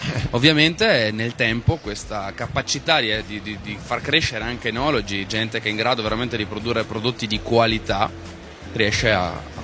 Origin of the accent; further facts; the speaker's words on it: Verona, Veneto, Italy; Io sono di Verona, 100%.